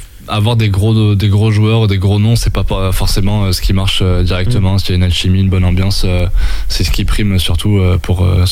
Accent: Nouvelle-Aquitaine, France; Je viens de Dordogne, c'est trop important.

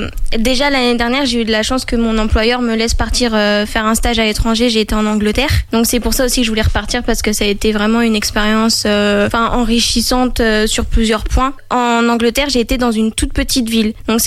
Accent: Angers, Pays de la Loire, France; j'ai 24 ans tout juste, je suis originaire d'Angers

